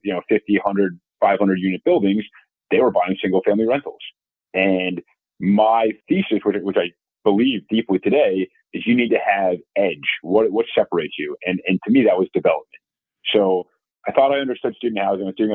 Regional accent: Boston, Massachusetts, United States; also born or lived in North Carolina; So I grew up in Boston. I went to school down in North Carolina. And then, you know, I grew up in a quasi real estate family. So, you know, my family owned a few buildings throughout the Boston metro.

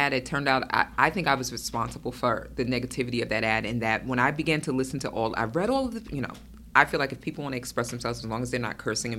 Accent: Brooklyn, New York, United States; I'm from Brooklyn. I can give you backlash.

